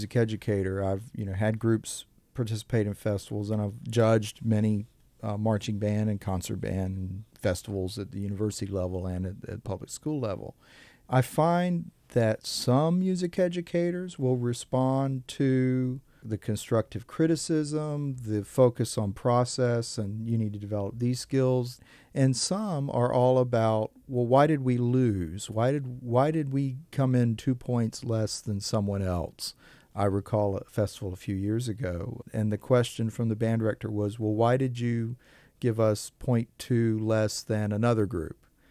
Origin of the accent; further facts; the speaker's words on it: Florida, United States; So growing up in Central and South Florida, you know, that the Afro-Cuban music was just part of my surroundings and development as a musician.